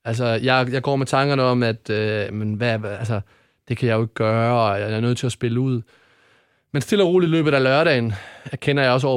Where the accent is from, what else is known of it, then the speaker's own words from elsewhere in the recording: Odense, Region of Southern Denmark, Denmark; Jeg kom jo fra Odense. Kommer fra Odense.